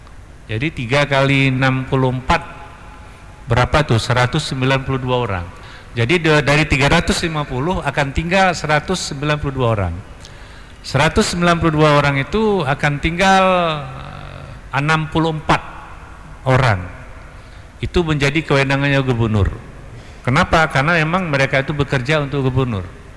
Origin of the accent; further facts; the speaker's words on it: Aceh, Indonesia; Saya pikir kita juga orang Aceh ya, sudah meletakkan dasar-dasar untuk membangun Aceh itu apa sebenarnya.